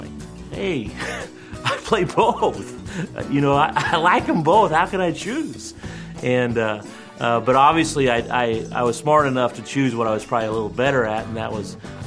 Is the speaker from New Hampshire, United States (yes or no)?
no; Satanta, Kansas, United States; I was born in Satanta, Kansas, very small town, out Oklahoma, Colorado border. Where I grew up, we'd have to move away from the windows because the wind would be blowing so hard.